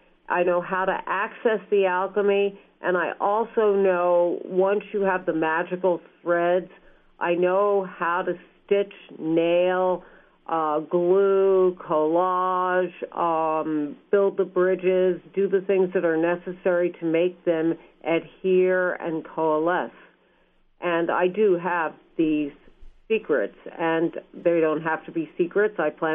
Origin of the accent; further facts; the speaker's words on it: California, United States; moved away; my California sensibility was suspect in this little town, and that just because we came from California, that that brought along a lot of negative baggage with us.